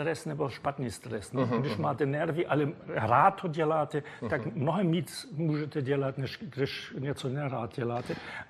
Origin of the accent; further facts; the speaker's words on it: Germany; Czech is a second language; now in Czech Republic; Já jsem byl v západním Berlíně, ona ve východním Berlíně a přes ten jsem tam mohl na takový denní vízum jít jako západní Němec.